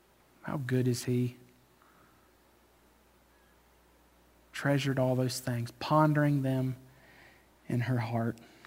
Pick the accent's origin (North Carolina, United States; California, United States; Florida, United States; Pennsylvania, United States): North Carolina, United States; And so naturally, I'm like, hey, I'm from North Carolina.